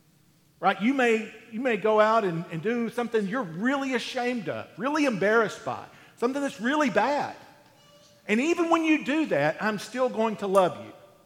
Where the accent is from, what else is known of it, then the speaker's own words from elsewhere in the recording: Tennessee, United States; we're from Coffee County, and we may view the things that our school does as better than what, you know, stupid McMinnville schools do.